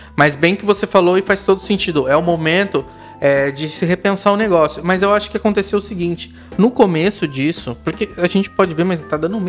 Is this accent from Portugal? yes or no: no; Brazil; Porque a gente já amava essas coisas, né? Sim. Como brasileiro e todo mundo já consumia muito.